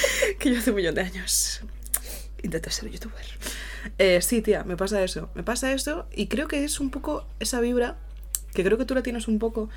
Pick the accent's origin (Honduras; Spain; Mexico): Spain; Negreira, Galicia; fui a la gasolinera de mi pueblo, le dije, creo que eso lo dije en gallego